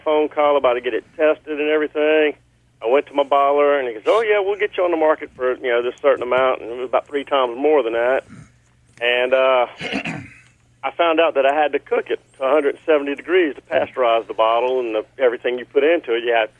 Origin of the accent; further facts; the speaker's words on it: Biloxi, Mississippi, United States; now in Van Cleve, United States; Well, I'm from Biloxi, but I live in Van Cleve.